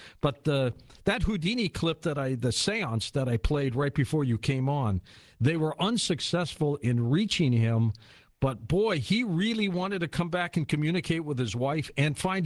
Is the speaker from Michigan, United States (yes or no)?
yes; Detroit, Michigan, United States; He died in Detroit, my hometown.